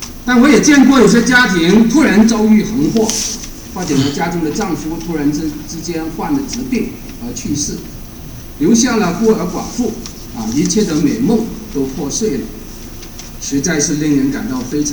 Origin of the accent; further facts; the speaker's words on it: Canada; 其实包括我们加拿大人，